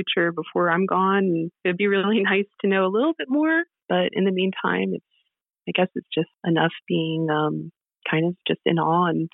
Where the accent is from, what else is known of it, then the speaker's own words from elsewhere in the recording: Colorado, United States; I grew up in Colorado and we were in a cabin